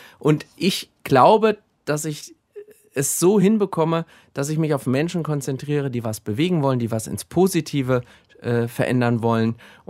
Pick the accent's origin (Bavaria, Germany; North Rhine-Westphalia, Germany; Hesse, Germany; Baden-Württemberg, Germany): Hesse, Germany; Gelnhausen; Ich bin gläubiger Christ und das habe ich mir stechen lassen, weil ich so eben meine Heimatstadt Gelnhausen und den lieben Gott sozusagen immer bei mir habe.